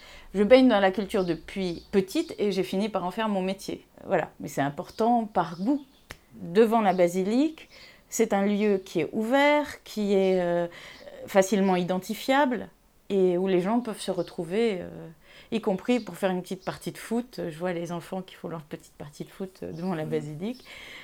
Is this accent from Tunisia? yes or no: yes; Tunisia; moved away; puisque je suis tunisienne, je faisais toujours visiter la Médina, le point obligé